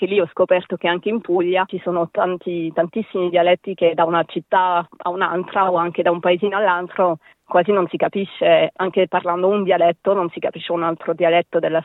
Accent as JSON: {"language": "Italian", "town": "Paris", "region": "Île-de-France", "country": "France", "tie": "born or raised there", "second_language": "Italian", "said": "mio padre è nato in Corsica e poi ha incontrato mia madre nei Caraibi e poi io sono nata a Parigi e cresciuta lì."}